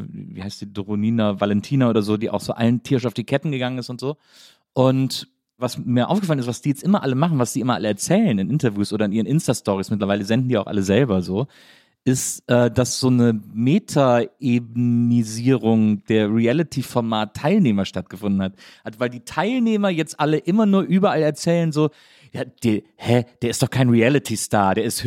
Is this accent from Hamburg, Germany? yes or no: no; Bonn, North Rhine-Westphalia, Germany; born there; Ich bin in Bonn zur Welt gekommen. Ja, gut, guck. In Bonn-Duisdorf am Venusberg.